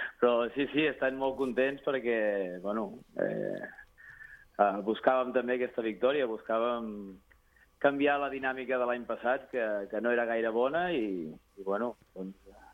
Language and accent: Catalan; Banyeres del Penedès, Catalonia, Spain; No, no, sóc de Banyeres.